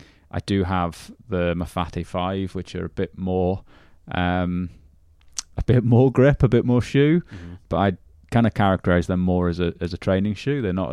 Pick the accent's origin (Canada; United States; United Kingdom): United Kingdom; Swansea, Wales; So I'm from Swansea.